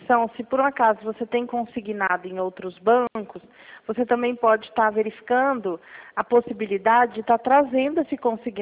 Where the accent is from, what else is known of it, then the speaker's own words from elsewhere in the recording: Araçatuba, São Paulo, Brazil; eu sou de Araçatuba mesmo, viu?